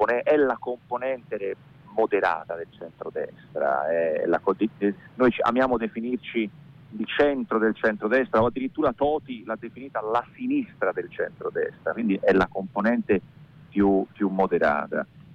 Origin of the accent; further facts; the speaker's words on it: Prato, Tuscany, Italy; io sono toscano, sono pratese